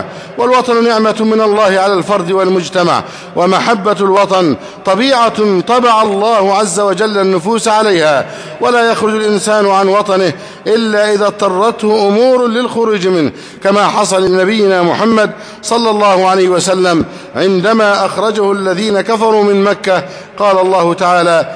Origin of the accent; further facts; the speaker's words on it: Egypt; أن بلدنا مصر ليست دولة إسلامية، وأن ولاتنا ليسوا بولاة شرعيين